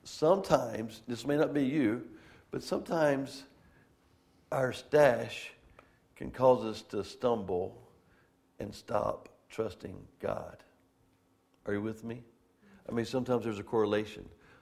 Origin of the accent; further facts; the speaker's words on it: Georgia, United States; the farmers, for the most part, that we grew up in South Georgia, farmers are always praying.